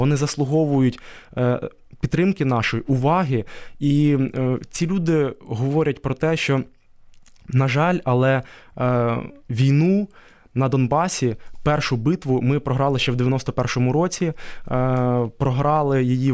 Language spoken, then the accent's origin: Ukrainian; Kherson, Kherson Oblast, Ukraine; Я сам родом з Херсону.